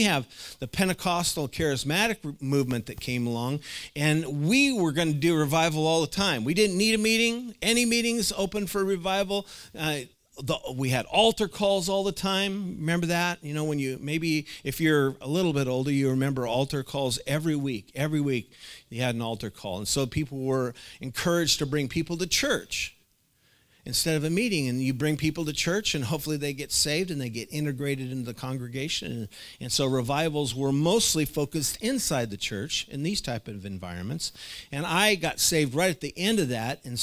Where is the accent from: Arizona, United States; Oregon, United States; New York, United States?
Oregon, United States; Oregon City; when I grew up in Oregon City, they had Gladstone, they had a huge campground.